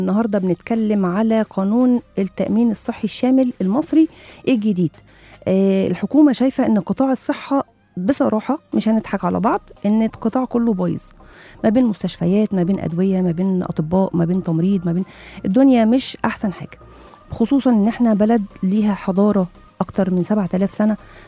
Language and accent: Arabic; Egypt; moved away; يعني أنا مصري وبرا وحبيت أتعالج أو هعمل عملية كبيرة أنزل بلدي أعملها